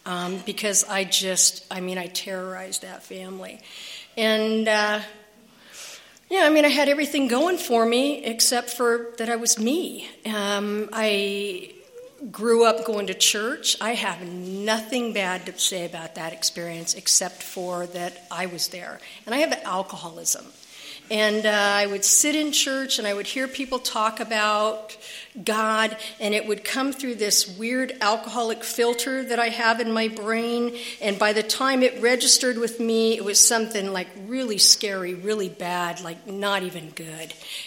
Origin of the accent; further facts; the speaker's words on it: Escondido, California, United States; I'm from Escondido, like really from Escondido. I was born there, raised there, and have tried to escape twice, and I keep having to come back because Escondido sucks.